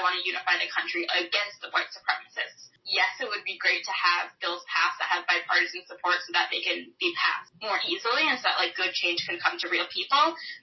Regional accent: Lexington, Massachusetts, United States; I was at home, so I'm from Lexington, Massachusetts, and I had a dentist appointment that day.

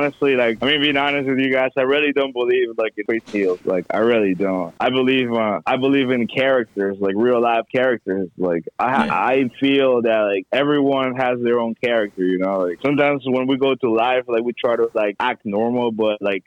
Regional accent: Peru; I'm going back to Peru. Like, I'm wrestling back in Peru in my home country at home in July.

